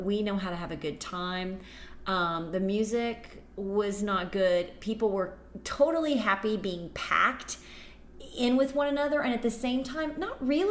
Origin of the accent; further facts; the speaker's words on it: Tennessee, United States; growing up in Tennessee, we had a number of lakes, and they were much steadier and more glass-like than Lake Michigan.